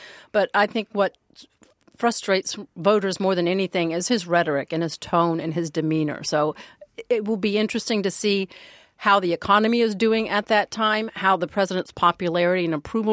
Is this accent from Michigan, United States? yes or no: no; Atlanta, Georgia, United States; I'm from Atlanta. I born and raised there. And look, I'm old enough to remember when Maynard Jackson was first elected mayor of Atlanta.